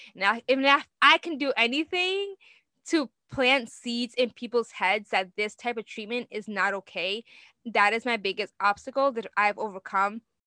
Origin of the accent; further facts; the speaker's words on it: Puerto Rico; now in United States; Or I came over from Puerto Rico and we struggled moving here and living here. It was hard. We were dirt poor.